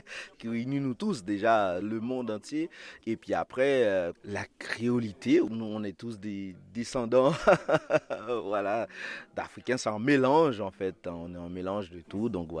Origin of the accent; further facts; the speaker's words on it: Haiti; je viens d'Haïti.